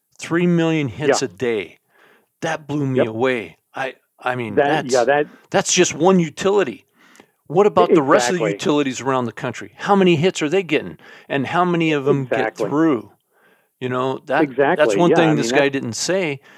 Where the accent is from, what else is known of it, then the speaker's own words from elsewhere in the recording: Portland, Oregon, United States; some of you may remember that I'm originally from Oregon, grew up in Portland